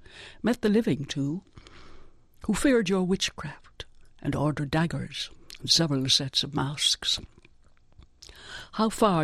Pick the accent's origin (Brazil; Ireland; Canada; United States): Ireland; One thing is I am so glad that I am Irish. It continues to nourish me one way or another.